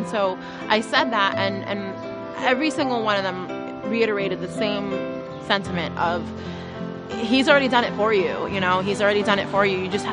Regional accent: Jersey City, New Jersey, United States; So, I was born and raised here in Jersey City, New Jersey.

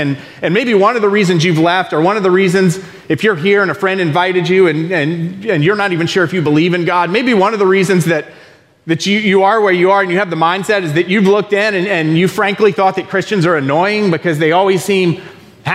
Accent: Florida, United States; Maybe it's because I grew up in Florida, and so my context is a bit...

